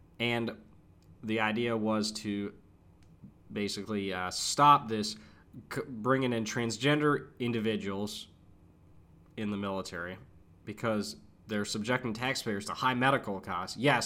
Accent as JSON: {"language": "English", "region": "Michigan", "country": "United States", "tie": "born or raised there", "said": "he's from my home state of Michigan"}